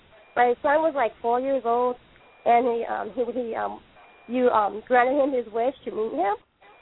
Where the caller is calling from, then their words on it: Ontario, California, United States; Yeah, I'm here on up in Ontario, California.